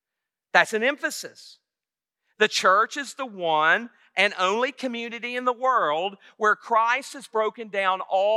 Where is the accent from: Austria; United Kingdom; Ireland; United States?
United States; Tennessee; I have more in common with them than people that might be from my hometown back in Tennessee